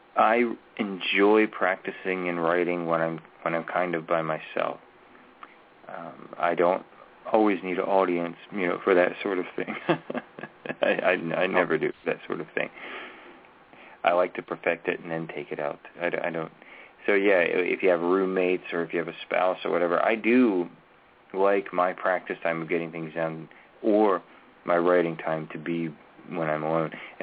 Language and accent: English; Maryland, United States; now in Northern Virginia, United States; yes, I'm in Northern Virginia. So I'm in a climate that changes often, Maryland and Virginia. I'm from Maryland.